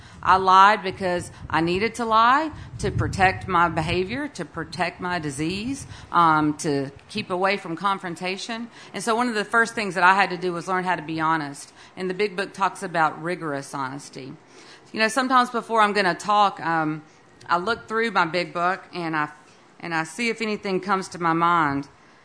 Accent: Georgia, United States; accent: southern; I have a little bit of a southern accent, not quite a Texas accent. I was born and raised in South Georgia. My whole family lives there.

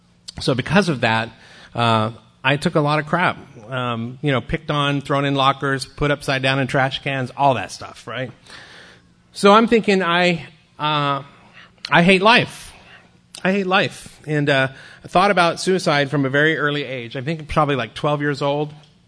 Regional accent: Sacramento, California, United States; I grew up in Sacramento, California, oldest of five in a Mexican-American Catholic family.

